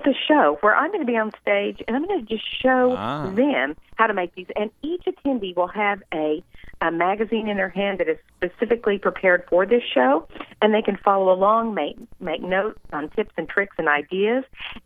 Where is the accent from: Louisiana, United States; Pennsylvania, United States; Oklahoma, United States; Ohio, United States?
Oklahoma, United States; I don't think so, but I am from Oklahoma.